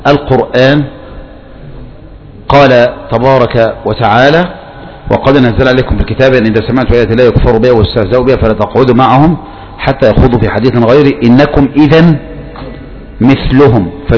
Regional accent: Egypt; فأقول أنا مصري وأنت مصري

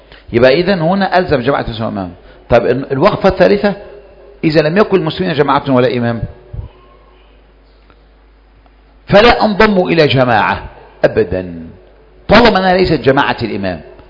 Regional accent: Egypt; عندنا في مصر

